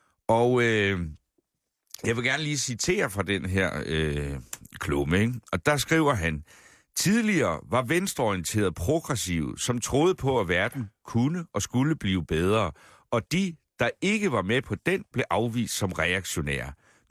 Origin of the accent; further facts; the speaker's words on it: Region of Southern Denmark, Denmark; jeg kan huske 70'erne, og jeg er vokset op på Sydfyn i 80'erne